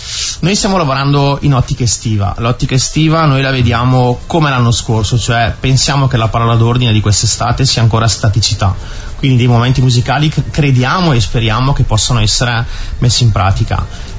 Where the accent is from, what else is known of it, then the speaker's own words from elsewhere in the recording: Brescia, Lombardy, Italy; io se posso dire, sono un bresciano atipico